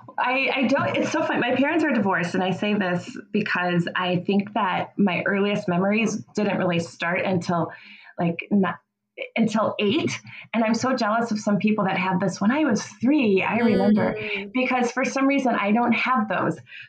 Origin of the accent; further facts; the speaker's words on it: Kenosha, Wisconsin, United States; my dad and my stepmom took us to a Renaissance fair in Wisconsin. I'm from Kenosha.